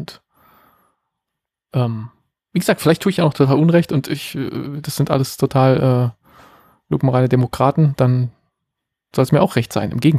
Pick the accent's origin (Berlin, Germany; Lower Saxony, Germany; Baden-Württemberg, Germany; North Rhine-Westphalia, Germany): Berlin, Germany; moved away; wo ich bin in Berlin groß geworden, da bis in die frühen 90er gelebt und bin da mit Leuten groß geworden